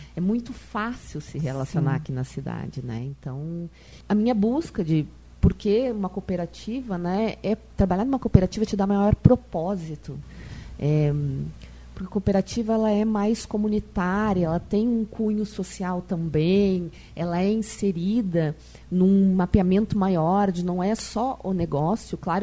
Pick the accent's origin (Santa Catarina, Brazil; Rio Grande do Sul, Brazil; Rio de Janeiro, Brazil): Rio Grande do Sul, Brazil; Santa Cruz do Sul; Bom, eu sou de Santa Cruz do Sul